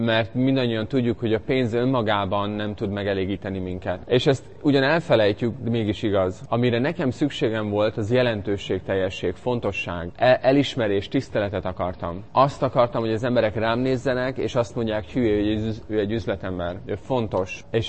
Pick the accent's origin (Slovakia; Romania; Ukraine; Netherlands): Netherlands; A Hollandiában születtem, 77-ben.